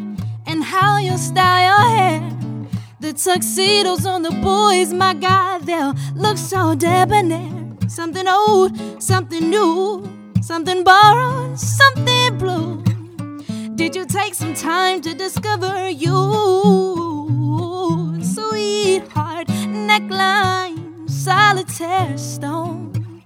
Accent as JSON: {"language": "English", "town": "Detroit", "region": "Michigan", "country": "United States", "tie": "born or raised there", "said": "Far west, like almost Redford West, but still Detroit west."}